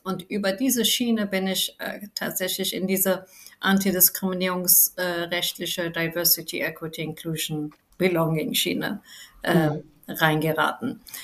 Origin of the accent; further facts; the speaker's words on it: Frankfurt, Hesse, Germany; born there; now in Bochum, Germany; gebürtige Frankfurterin, jetzige Bochumerin, marokkanischstämmig, weiblich, muslimisch.